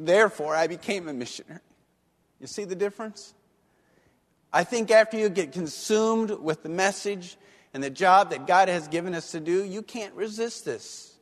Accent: United States; And I don't preach this because I'm an American, because sometimes they think, oh, that's the way Americans think.

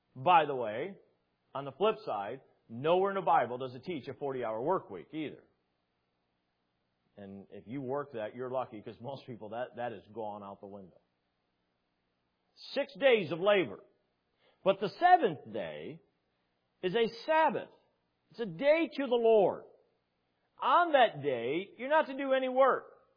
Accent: Brown City, Michigan, United States; I grew up in Brown City in a farming community. I worked on a dairy farm.

